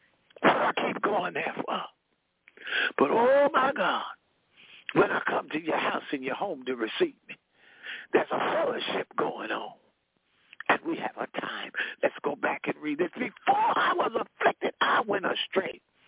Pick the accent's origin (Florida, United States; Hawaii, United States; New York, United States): New York, United States; I have a man that was in my hometown in New York.